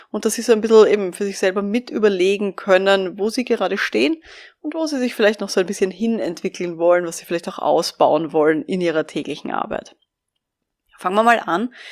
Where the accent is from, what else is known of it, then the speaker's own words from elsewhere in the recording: Vienna, Austria; ich bin ja aus Wien